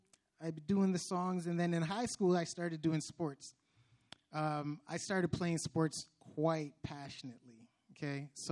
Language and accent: English; Hamilton, Ontario, Canada; I grew up in Hamilton, right? Hamilton, Ontario.